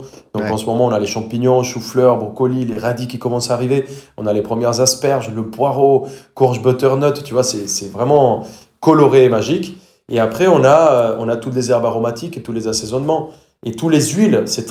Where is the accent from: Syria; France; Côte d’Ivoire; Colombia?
Colombia; French is a second language; on pense que je suis un Français teubé et pas un Colombien très intelligent